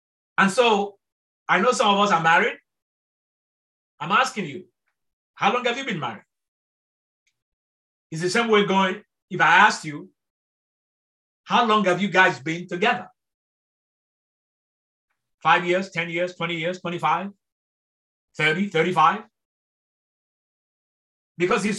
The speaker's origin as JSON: {"language": "English", "country": "Nigeria", "lives_now": "United States", "said": "By birth, yes, I am Nigerian. But I don't see myself as a Nigerian. I don't even see myself as a Nigerian American. I see myself as a disciple of Jesus Christ, who just happens to come from Nigeria and is now an American."}